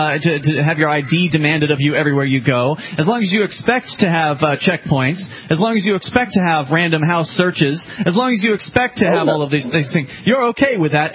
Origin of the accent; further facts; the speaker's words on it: the South, United States; I mean, I come from the South. I was born and raised down there, and I know how intimidating the police can be.